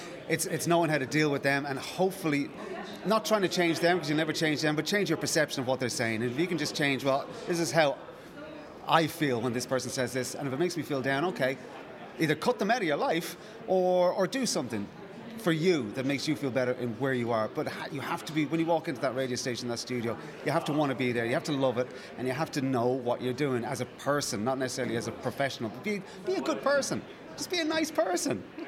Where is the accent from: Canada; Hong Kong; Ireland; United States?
Ireland; Excuse the language, I'm Irish.